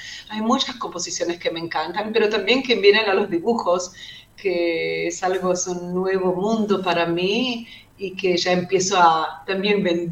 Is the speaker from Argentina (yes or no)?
yes; Argentina; now in Israel; yo soy la única que soy de Argentina